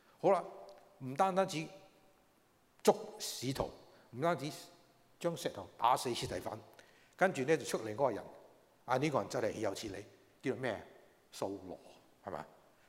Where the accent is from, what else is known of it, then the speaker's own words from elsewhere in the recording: Guangdong, China; 我廣東人說是不是怎樣說不得好死